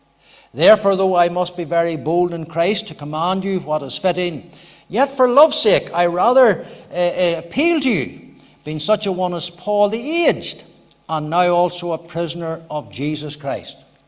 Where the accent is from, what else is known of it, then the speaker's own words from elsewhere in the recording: Northern Ireland, United Kingdom; I come originally from Fermanagh, as you know